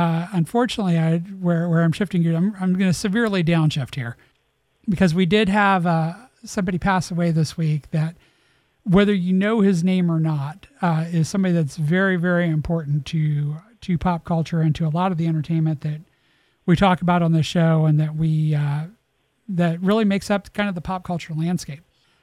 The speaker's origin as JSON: {"language": "English", "country": "United States", "tie": "born or raised there", "said": "I was born in the United States and I've lived my entire life in the United States."}